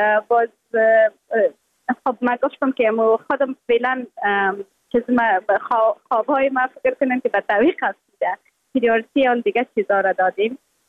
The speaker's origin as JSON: {"language": "Persian", "country": "Afghanistan", "said": "یکانه چیزی که من از افغانستانم روی خود وعده کرده بودم، برآمده بودم، به می وعده برآمده بودم که من دوباره از خود یک چیز ساخته پس میایم افغانستان"}